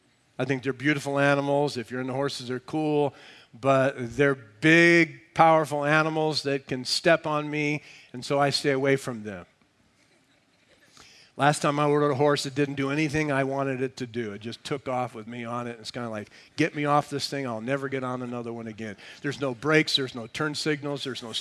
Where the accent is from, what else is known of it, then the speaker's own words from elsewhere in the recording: San Bernardino, California, United States; this inland valley we live in. I grew up in San Bernardino. It's farther inland. It gets very hot in the summer.